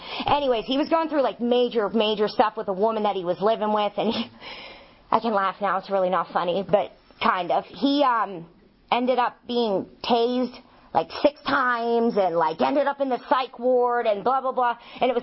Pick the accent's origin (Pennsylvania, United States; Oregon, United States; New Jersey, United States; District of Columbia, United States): Pennsylvania, United States; Irwin; now in New Kent, United States; Like, I'm from Irwin, Greensburg, like, Jeanette area. Like, I left there to come and get high in New Kent.